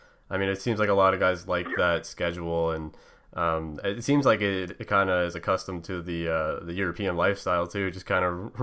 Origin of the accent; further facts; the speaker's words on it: Canada; being Canadian, you know, it's pretty cool, kind of comical too.